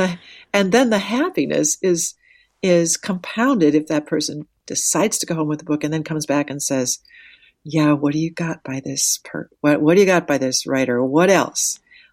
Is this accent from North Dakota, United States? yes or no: yes; Wahpeton, North Dakota, United States; I grew up in Wahpeton, North Dakota, and of course I went to a library there.